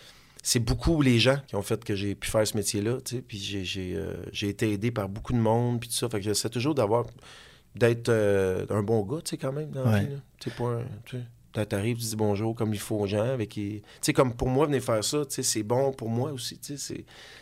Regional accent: Terrebonne, Quebec, Canada; moi, j'étais un gars de la région. Tu comprends? Moi, je viens de Terrebonne, La Plaine.

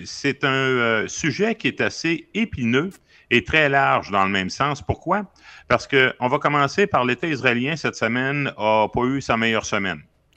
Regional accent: Quebec City, Quebec, Canada; now in Winnipeg, Canada; Toujours un plaisir de m'adresser à ma ville natale qui va voir arriver l'international à Québec au cours du week-end.

